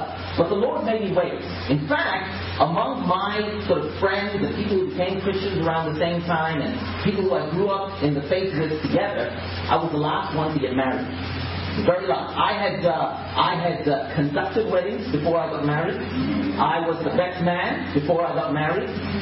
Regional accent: India; also born or lived in Europe / United States; You know, although I'm Indian, I grew up in Europe and in the States.

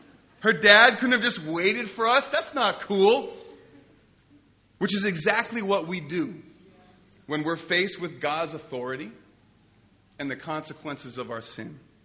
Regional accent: United States; accent: American; I'm an American, if you couldn't tell by my ludicrous accent.

